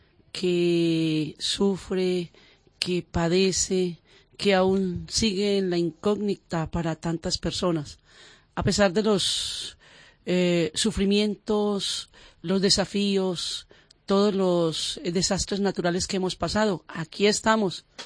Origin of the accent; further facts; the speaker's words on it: Colombia; como colombiana nos ganamos el premio de la innovación, Medellín.